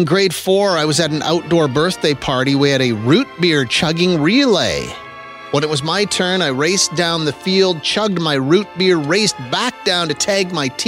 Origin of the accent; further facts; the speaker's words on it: Moose Jaw, Saskatchewan, Canada; I'm of an age, though, where there wasn't a lot of places to go for a birthday party. And also, I'm from Moose Jaw, Saskatchewan.